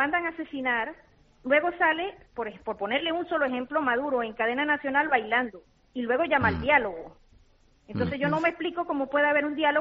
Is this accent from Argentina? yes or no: no; Venezuela; le exigimos como ciudadanos españoles y le rogamos como venezolanos que el gobierno español se pronuncie de manera clara y contundente